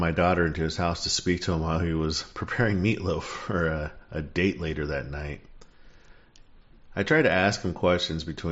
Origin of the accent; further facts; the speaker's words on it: Oregon, United States; I grew up on the Mackenzie River. We lived in many different places, from Nimrod to Rainbow to Mackenzie Bridge.